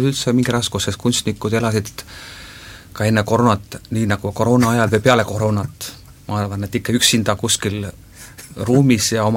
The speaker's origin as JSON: {"language": "Estonian", "region": "Saare County", "country": "Estonia", "moved": "yes", "lives_now": "Germany", "said": "ma ei ole isegi eestlane, ma olen saarlane."}